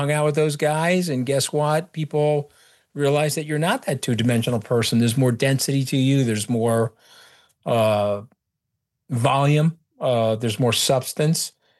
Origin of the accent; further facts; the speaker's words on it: Long Island, New York, United States; He says I'm a Jersey Shore cast member, even though I'm from Long Island.